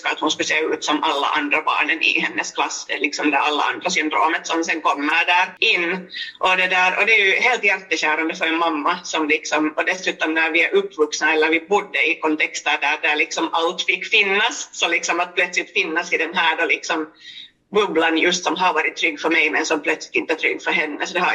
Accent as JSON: {"language": "Swedish", "country": "Finland", "also_born_or_lived": "Geneva, Switzerland / Chile", "said": "som jag också har delat med som finlandssvensk"}